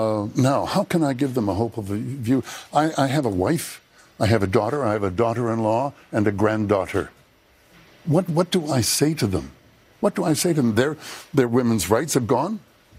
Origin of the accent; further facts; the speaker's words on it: Canada; I am a Canadian.